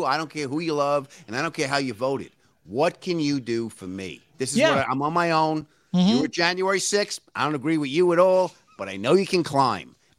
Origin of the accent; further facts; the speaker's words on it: New York, United States; now in Santa Monica, United States; and I grew up on the North Shore, Long Island. The beaches were made out of rocks.